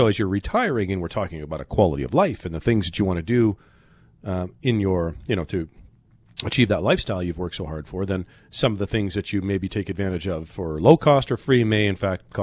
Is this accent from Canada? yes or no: yes; Canada; And I hate saying that as a Canadian, but from an investment perspective